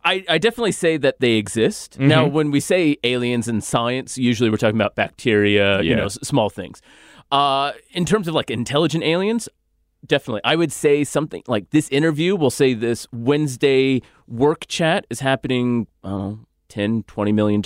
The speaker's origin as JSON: {"language": "English", "region": "California", "country": "United States", "said": "Yes, I am. Okay. So I'm from California."}